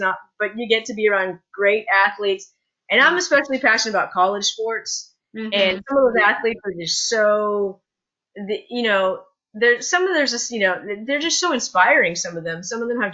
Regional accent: California, United States; also born or lived in New Hampshire; So I grew up in, I was born in New Hampshire, but we moved to California.

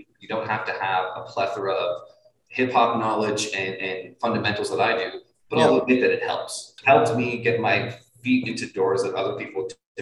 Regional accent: Ottawa, Ontario, Canada; I'm born and raised in Ottawa. I love my city.

